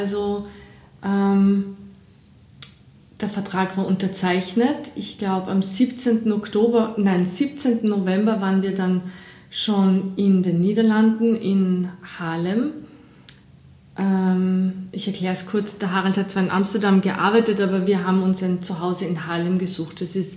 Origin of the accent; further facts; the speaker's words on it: Salzburg, Austria; Ich bin im Pinzgau aufgewachsen, bin Halbfranzösin.